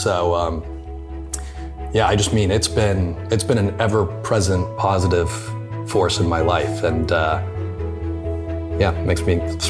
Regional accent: United States; You know, as an American, it wasn't inherent in my household for sure, but culturally it wasn't.

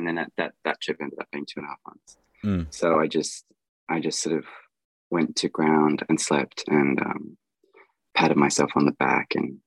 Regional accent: Australia; I am he, him, and I'm a singer from Australia.

